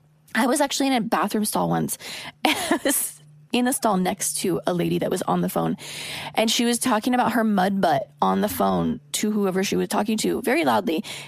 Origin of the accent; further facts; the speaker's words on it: Oregon, United States; now in Los Angeles, United States; I live in LA, so my driving pet peeves have all pretty much been discovered living in this city. I'm from Oregon, where it's like the land of polite drivers.